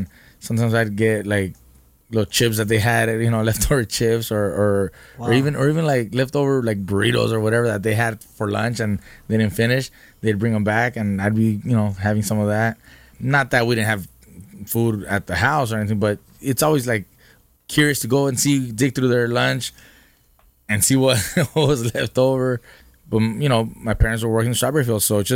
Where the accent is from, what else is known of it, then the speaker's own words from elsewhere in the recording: Oxnard, California, United States; Growing up in Oxnard, my parents were working in the strawberry fields.